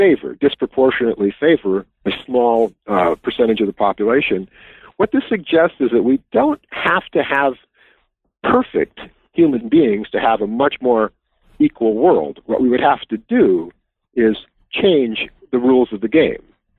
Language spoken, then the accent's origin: English; Wisconsin, United States; As in my home state, yes.